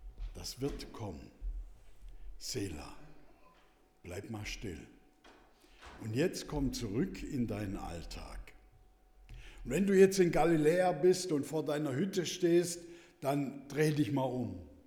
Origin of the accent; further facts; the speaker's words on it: Germany; Wenn wir Herr Trump begegnen würden, dann wären wir als Deutsche ja sehr höflich.